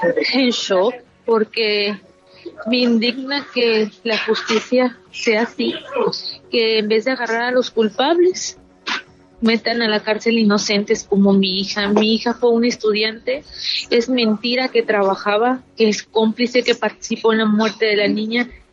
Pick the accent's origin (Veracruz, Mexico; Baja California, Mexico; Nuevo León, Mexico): Veracruz, Mexico; Poza Rica; ya que nosotros somos de Poza Rica, Veracruz.